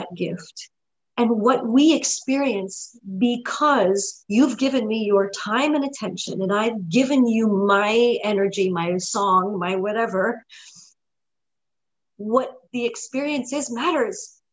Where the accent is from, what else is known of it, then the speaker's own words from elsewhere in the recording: New York, United States; also born or lived in Lugano, Switzerland; Say, well, I basically was raised in New York. I mean, I was born in Lugano, Switzerland. But I grew up in New York. Mm. I'm a New Yorker.